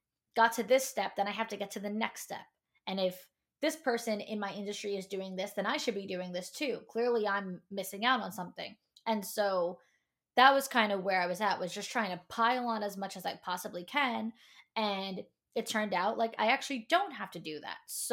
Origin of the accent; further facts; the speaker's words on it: New York, United States; moved away as an adult; now in Tampa, United States; I moved from New York, where I'm from, to Tampa, Florida.